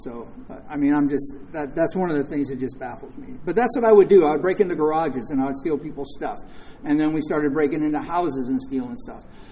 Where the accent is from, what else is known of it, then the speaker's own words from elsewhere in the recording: Hollywood, California, United States; So it all started for me in Hollywood. I was raised in Hollywood.